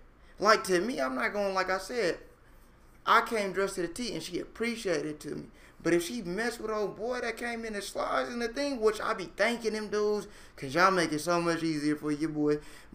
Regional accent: California, United States; Like, first of all, I'm from California.

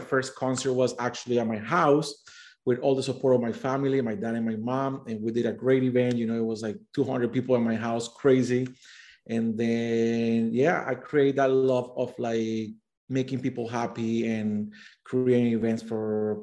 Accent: Colombia; now in London, United Kingdom; I went to school in Colombia. I'm from Colombia, by the way. I've been here in London for the past 18 years, but I went to school in Colombia taking advertising and marketing

